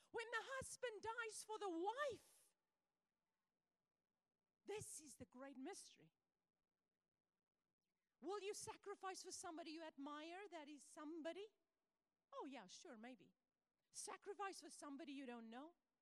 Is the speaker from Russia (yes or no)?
no; South Africa; moved away as an adult; now in United States; I didn't want to leave my country to come to America with my husband. I'm from South Africa.